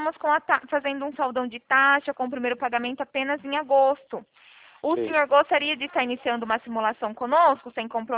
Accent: Araras, São Paulo, Brazil; Eu sou daqui do interior de São Paulo

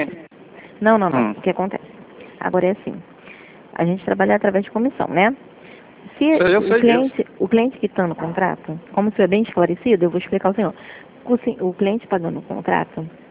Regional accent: Rio de Janeiro, Brazil; É, a gente fica aqui em Madureira.

